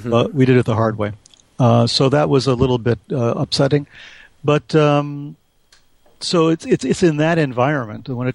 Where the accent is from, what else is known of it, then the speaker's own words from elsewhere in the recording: New York, United States; I was living in New York City. Of course, I'm from New York, and I lived a lot of places.